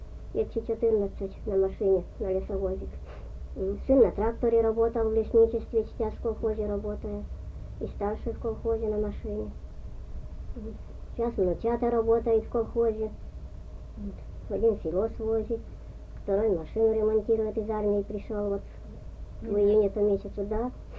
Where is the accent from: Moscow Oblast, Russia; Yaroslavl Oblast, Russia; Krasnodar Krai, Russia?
Yaroslavl Oblast, Russia; я вот уроженка-то из этой, из-за Углича. Угу. Егорьевского сельсовета.